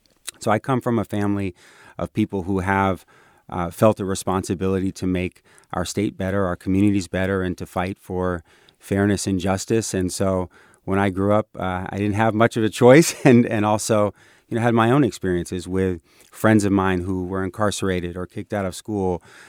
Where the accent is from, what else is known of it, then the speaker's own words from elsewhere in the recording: Berkeley, California, United States; also born or lived in Santa Cruz; And I was born in Santa Cruz, actually. My parents split when I was very young, and we went with my mom, who at the time was a student at Berkeley. So I grew up in student family housing at UC Berkeley